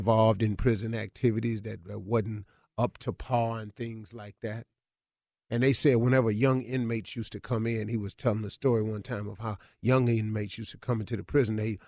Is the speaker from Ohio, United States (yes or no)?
yes; Cleveland, Ohio, United States; He from Chicago. I'm from Cleveland.